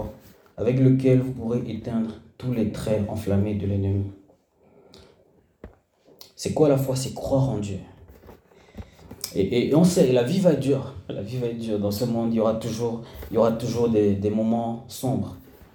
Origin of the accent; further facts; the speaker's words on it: Cameroon; moved away as an adult; Moi, j'ai grandi au Cameroun, et une chose qui m'a choqué quand je suis venu pour mes études